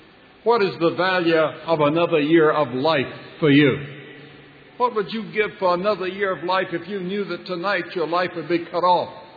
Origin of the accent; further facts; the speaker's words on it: North Carolina, United States; And then Bertha came on to North Carolina because it wanted to come to my hometown, to my home state.